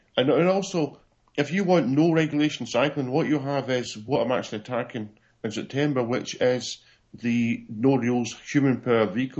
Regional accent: Scotland, United Kingdom; also born or lived in England; My mother is Scottish anyhow, but they were there in England for work. So I am Scottish. I moved to Scotland, then lived here

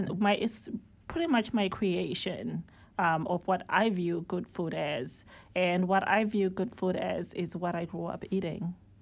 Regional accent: Zimbabwe; moved away as an adult; now in United States; So I grew up in Zimbabwe. Mm-hmm. I went to high school in Zimbabwe, and I came to this country when I went to college at North Carolina Central University.

